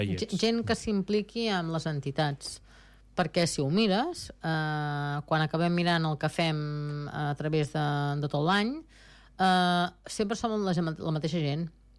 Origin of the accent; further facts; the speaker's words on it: Girona, Catalonia, Spain; que no sóc d'aquí jo, sóc de Girona, però bueno, em sembla que em consideres que el super escalenca, perquè hi porto ja 33 anys.